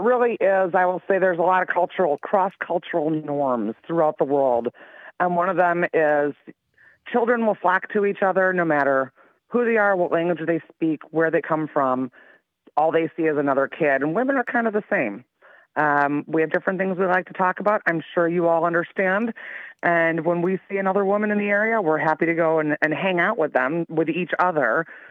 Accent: Green Bay, Wisconsin, United States; So I'm from Green Bay, Wisconsin, and I joined the Army Reserve in 2002.

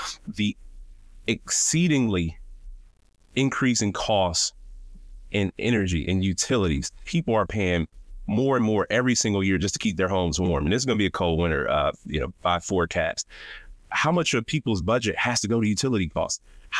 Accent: Milwaukee, Wisconsin, United States; born and raised in Milwaukee, proud product of public schools, and still live in Milwaukee.

